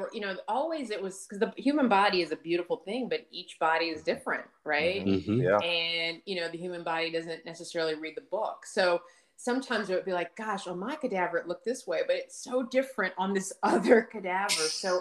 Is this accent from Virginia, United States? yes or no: yes; Portsmouth, Virginia, United States; I'm from Hampton Roads. So I went to high school in Portsmouth, Virginia.